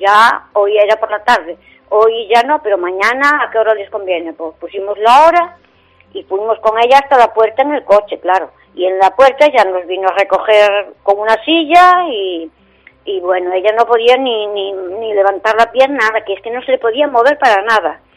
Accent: Narón, Galicia, Spain; Y como somos de Narón, dijimos, pues vamos a probar en San Lorenzo, a ver.

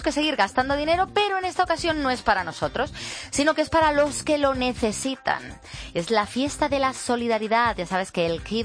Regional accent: Seville, Andalusia, Spain; Un saludo desde el Dólar Almería, aunque soy de Sevilla.

